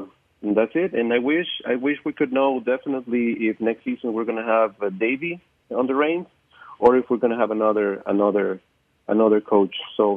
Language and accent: English; El Salvador; I'm a diehard FAS supporter in El Salvador, my home country.